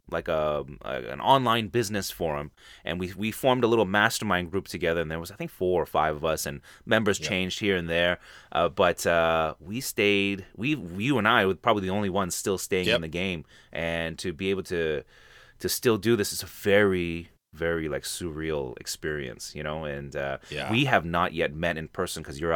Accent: Canada; and I'm from Canada, which is we are hitting the winter season.

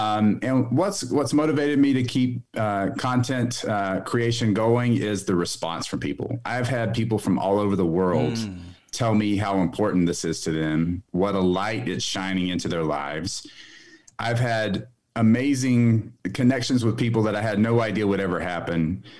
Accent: the South, United States; I mean, I grew up in the Deep South

